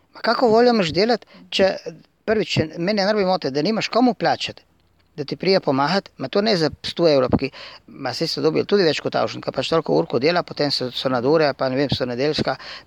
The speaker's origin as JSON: {"language": "Slovenian", "region": "Gorizia", "country": "Slovenia", "said": "mi smo, ja, živimo, smo Slovenci, živimo tle in se, so Brda"}